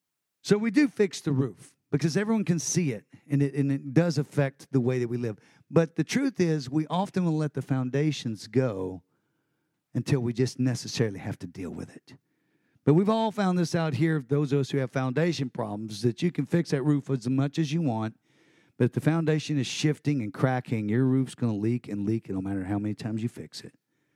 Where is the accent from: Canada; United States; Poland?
United States; Texas; because I'm a Texan. Why would I say that? That is stupid. But I'm very proud of it.